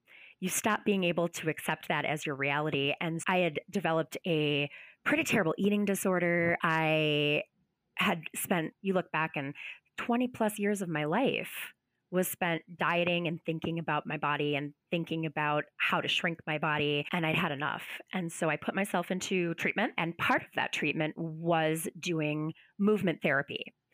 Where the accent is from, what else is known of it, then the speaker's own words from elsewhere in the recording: Minnesota, United States; It's called the Twin Cities. I'm from Minnesota.